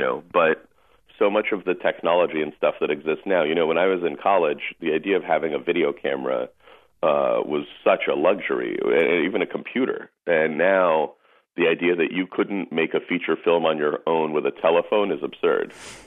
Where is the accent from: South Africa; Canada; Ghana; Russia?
Russia; English is a second language; now in United States; I came from Russia, and then people were like, "Here, put this on and dance around."